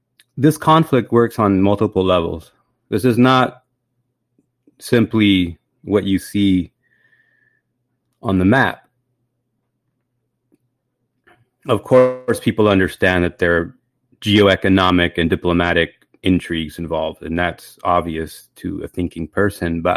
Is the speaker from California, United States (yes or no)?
yes; Los Angeles, California, United States; I'm from Los Angeles.